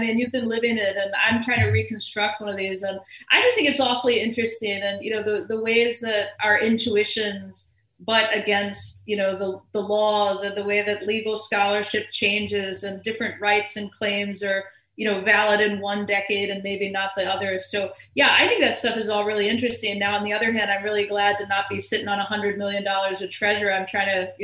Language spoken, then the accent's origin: English; Maryland, United States; I'm from Maryland and, you know, we've got a little independent bookstore in the town where I went to high school, or you drive to the Western Shore